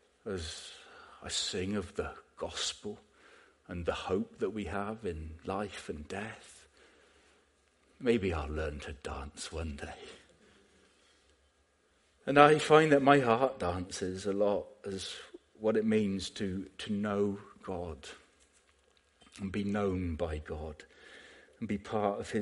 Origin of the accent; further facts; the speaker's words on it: England, United Kingdom; I'm English and I'm a Baptist.